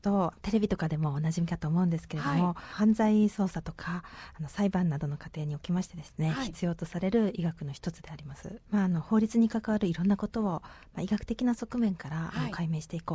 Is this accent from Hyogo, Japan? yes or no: yes; Kobe, Hyogo, Japan; 地元の神戸大学に参りました。